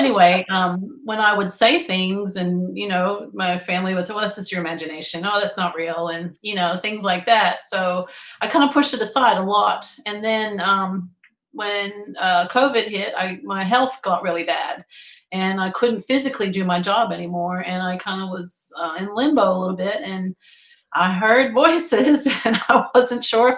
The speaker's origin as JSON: {"language": "English", "town": "Darwin", "region": "Northern Territory", "country": "Australia", "tie": "born or raised there", "said": "And I grew up in Australia, and I grew up in a very rural part of Australia in Darwin, which is in the Northern Territory."}